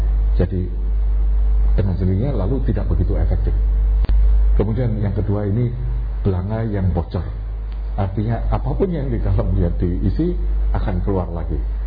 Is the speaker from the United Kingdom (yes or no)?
no; Australia; Indonesian is a second language; saya dari Australia, saya lelaki, saya begini